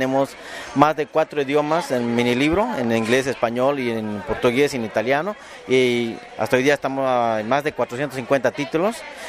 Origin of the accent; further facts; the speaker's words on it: Peru; Que vengo de. Somos de Perú.